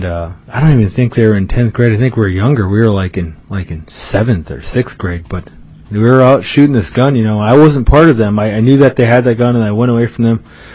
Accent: St. Paul Island, Alaska, United States; now in Juneau, United States; I'm from St. Paul Island, but I live here in Juneau

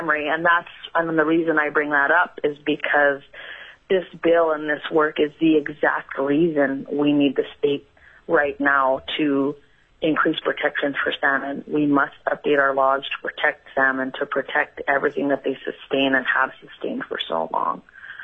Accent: Clark's Point, Alaska, United States; I'm a Yupik woman born and raised in Clark's Point in Bristol Bay, and I've been a commercial set netter for the last 22 years

